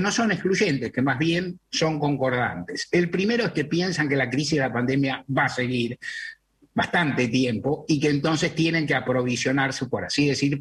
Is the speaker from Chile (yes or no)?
no; Argentina